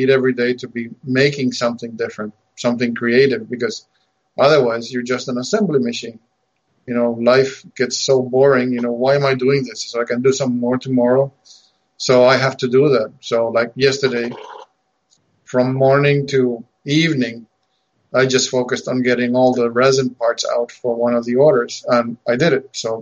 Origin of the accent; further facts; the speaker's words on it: Argentina; English is a second language; I wasn't born or raised in the U.S. I was born and raised in Argentina.